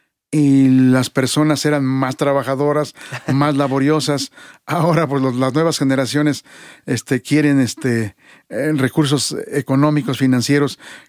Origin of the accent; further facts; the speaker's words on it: Tlaxcaltemalco, Mexico City, Mexico; Yo tuve la oportunidad de conocer el manantial de Acuescoma en el pueblo de Tlaxcaltemalco, de donde yo vengo.